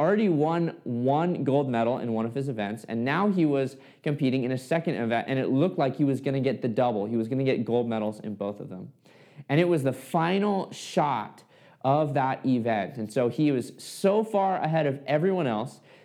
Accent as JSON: {"language": "English", "town": "Fairbanks", "region": "Alaska", "country": "United States", "tie": "born or raised there", "said": "I grew up in Fairbanks, Alaska"}